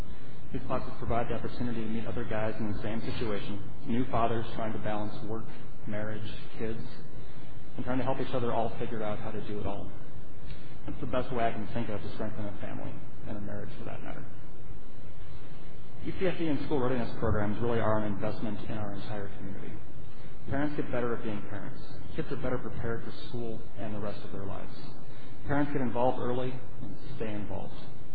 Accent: Burnsville, Minnesota, United States; now in Apple Valley, United States; and I'm a resident of Apple Valley, and I grew up in Burnsville, but my dad grew up in Crookston.

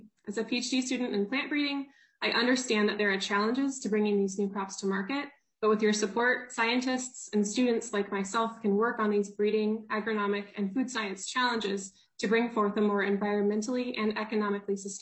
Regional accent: Illinois, United States; moved away as an adult; I'm originally from Central Illinois, and I did my undergraduate degree at the University of Illinois at Urbana-Champaign.

